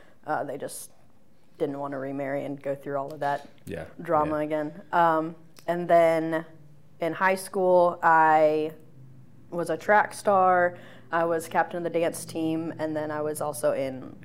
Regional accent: Minnesota, United States; So I grew up in Minnesota, life was brutal. It was cold 9 months out of the year.

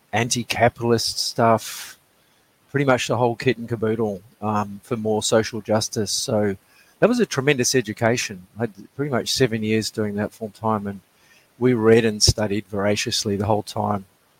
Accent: New Zealand; now in Australia; I grew up in beautiful New Zealand, the land of the long white cloud, as it's called by the Maori, the native people there.

